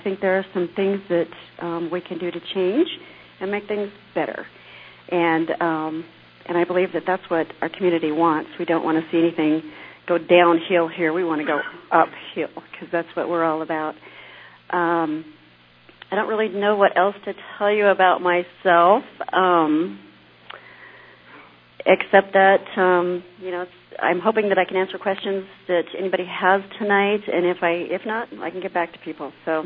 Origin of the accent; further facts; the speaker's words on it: Big Piney, Wyoming, United States; I grew up in Big Piney. I left for quite a few years, which was good, and then got to come back.